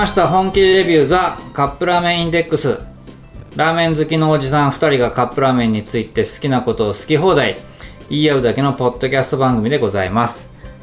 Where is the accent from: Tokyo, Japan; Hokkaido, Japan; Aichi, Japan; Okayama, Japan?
Aichi, Japan; Nagoya; ほら我々も名古屋出身なんで